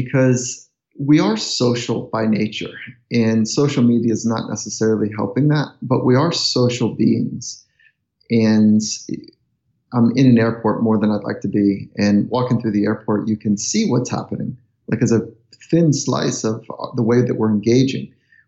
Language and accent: English; California, United States; And then I didn't have a tribal thing in early days growing up in California.